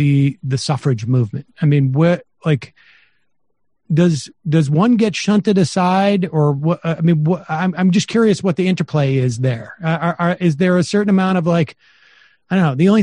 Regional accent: Worcester, Massachusetts, United States; It is in my hometown of Worcester.

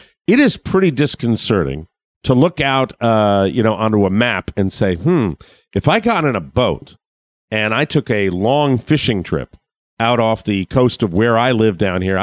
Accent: Florida, United States; please send your thoughts out to the people in the panhandle of my home state because this is massive.

